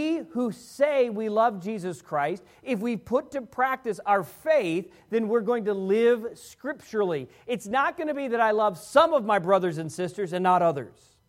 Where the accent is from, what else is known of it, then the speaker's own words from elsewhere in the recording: Washington, D.C. area, United States; I grew up outside of Washington, D.C.